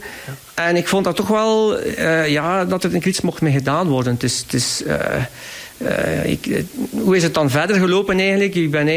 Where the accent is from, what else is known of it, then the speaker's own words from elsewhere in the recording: Zottegem, East Flanders, Belgium; Ja, echte Zottegemnaar.